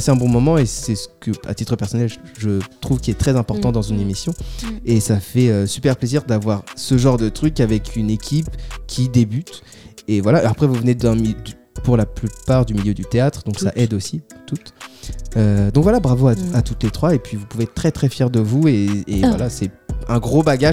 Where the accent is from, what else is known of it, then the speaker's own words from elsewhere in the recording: Paris, Île-de-France, France; je viens de Paname, avec le petit doigt en l'air, de Paname.